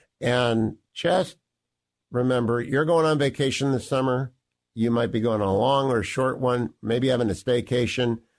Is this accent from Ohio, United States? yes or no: yes; Ohio, United States; One of the must-win Senate seats for Republicans next year is in my hometown of Ohio, my great state of Ohio.